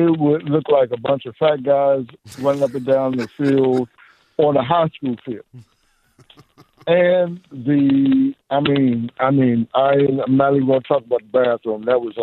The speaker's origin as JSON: {"language": "English", "town": "Indian Head", "region": "Maryland", "country": "United States", "said": "No, actually, I'm from Indian Head."}